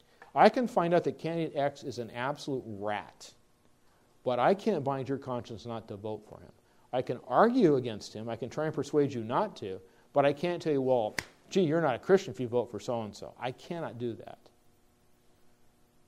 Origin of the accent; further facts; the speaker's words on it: United Kingdom; So as a Brit, you can imagine, we know right away, to whom and what he's referring.